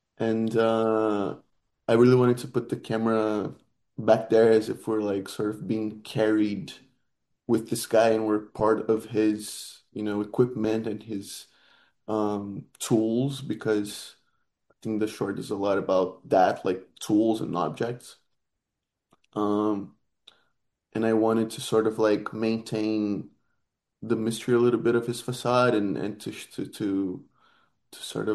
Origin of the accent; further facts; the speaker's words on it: Rio de Janeiro, Brazil; I'm from Rio